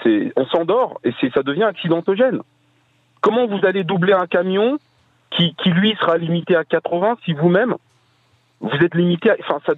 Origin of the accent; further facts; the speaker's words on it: France; en tant que Français, je suis de plus en plus mal à l'aise.